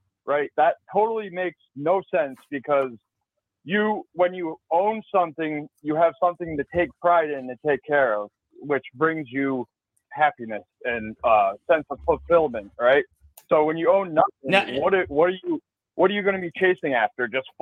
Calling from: Rhode Island, United States; from Rhode Island.

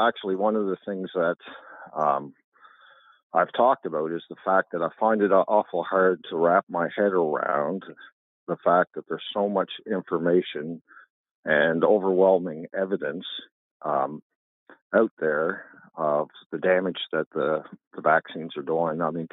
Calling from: Kentville, Nova Scotia, Canada; I'm calling from Kentville, Nova Scotia.

